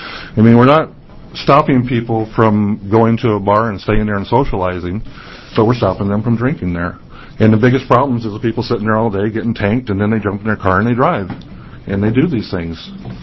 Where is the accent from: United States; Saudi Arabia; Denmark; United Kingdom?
United States; Portland; I'm from Portland.